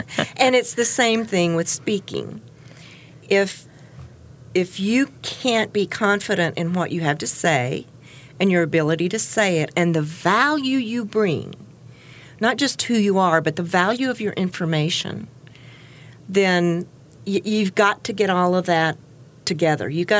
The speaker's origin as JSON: {"language": "English", "region": "Texas", "country": "United States", "said": "I'm from Texas. I can BS with the best of them."}